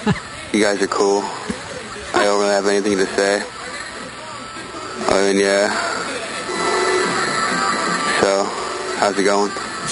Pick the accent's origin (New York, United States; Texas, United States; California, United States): California, United States; San Diego; I'm from San Diego.